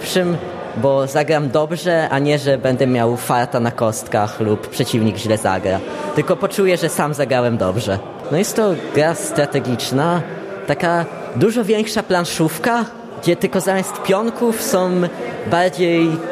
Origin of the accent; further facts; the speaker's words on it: Kraków, Lesser Poland, Poland; przyjechałem z Krakowa.